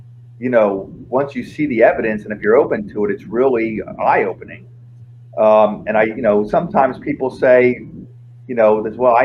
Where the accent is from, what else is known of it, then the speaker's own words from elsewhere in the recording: United States; just as a person, and as an American, as a veteran, and as an engineer.